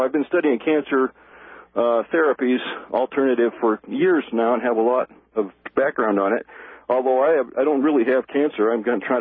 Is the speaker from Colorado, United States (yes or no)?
yes; Colorado, United States; now in Lafayette, United States; I'm from Colorado. I live in Lafayette.